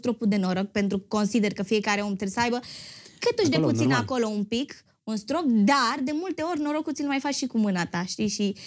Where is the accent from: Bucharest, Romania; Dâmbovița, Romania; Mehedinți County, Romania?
Bucharest, Romania; Eu am crescut în Ferentari, la curte, cu nisip mult